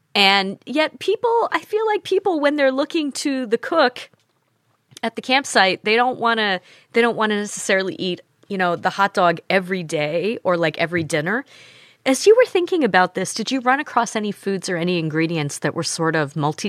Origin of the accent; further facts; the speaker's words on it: Ohio, United States; That was my family's go-to growing up in Ohio.